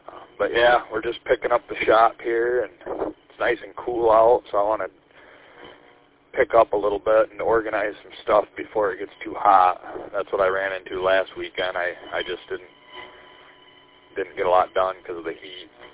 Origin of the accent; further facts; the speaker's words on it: Gaylord, Michigan, United States; I'm originally, I grew up in Gaylord. So I spent a lot of time up in that area, too.